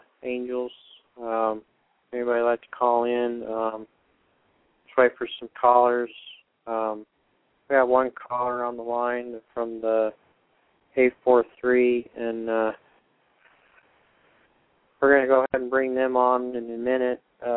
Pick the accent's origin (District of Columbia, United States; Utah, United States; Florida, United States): Utah, United States; Salt Lake City; I'm from Salt Lake, Utah, because there's a lot of Mormons here.